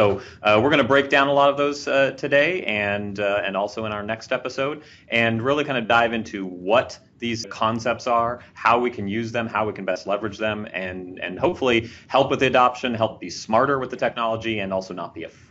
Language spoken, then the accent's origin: English; Seattle, Washington, United States; Well, this movie took place in Seattle, my hometown.